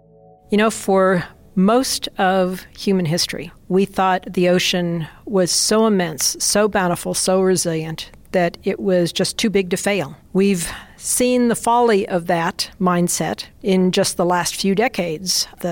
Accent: Colorado, United States; Being a swimmer and spending time in and around the water when I was growing up in Colorado

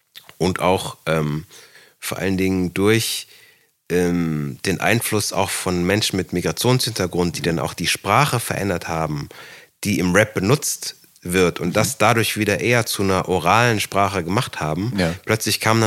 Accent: Aachen, North Rhine-Westphalia, Germany; wir sind in Aachen aufgewachsen

